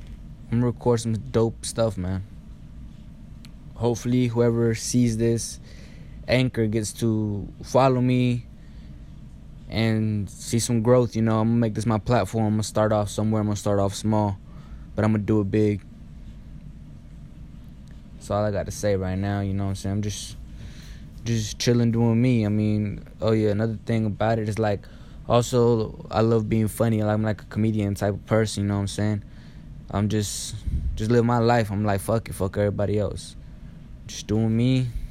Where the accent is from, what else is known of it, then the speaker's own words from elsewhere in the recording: East Coast, United States; I'm a rapper from the East Coast, and I'm just trying to make it out.